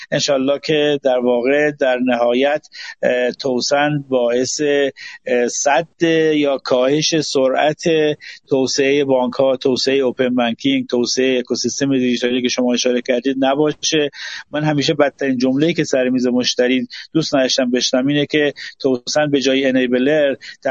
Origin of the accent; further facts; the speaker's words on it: Iran; برای هممون به عنوان یک ایرانی دلچسب و هممون هست